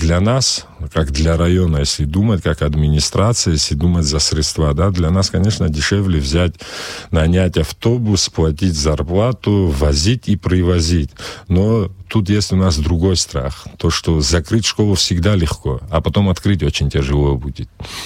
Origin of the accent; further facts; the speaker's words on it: Shitskvara, Abkhazia, Georgia; Вот сейчас в моем родном селе в Шицкварах 11 учеников.